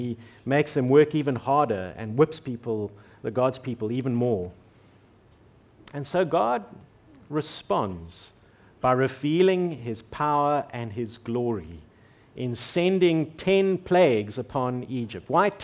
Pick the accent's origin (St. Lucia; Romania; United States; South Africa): South Africa; accent: South African; now in Australia; So, for the record, I no longer have a South African accent. This is my Australian accent now.